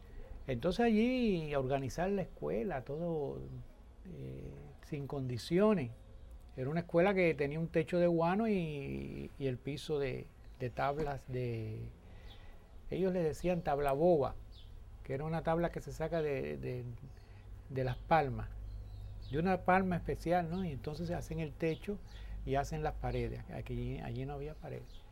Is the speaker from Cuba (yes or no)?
yes; Havana, Cuba; yo no había salido de La Habana. Yo nací y me crié en La Habana Vieja, pero yo no sabía, yo no había salido muy mucho de ahí.